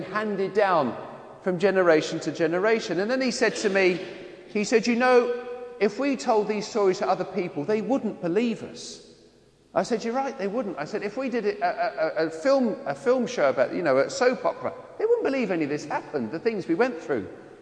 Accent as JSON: {"language": "English", "country": "Ireland", "accent": "Irish", "said": "I accentuated my London accent, which sounded even worse for having an Irish accent mixed with a London accent."}